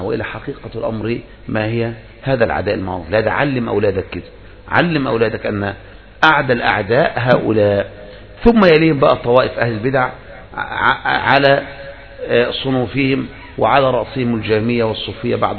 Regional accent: Egypt

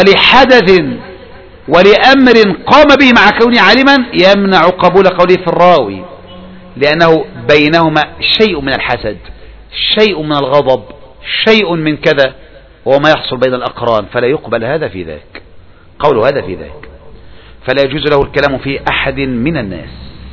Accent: Saudi Arabia; في بلادنا المملكة العربية السعودية

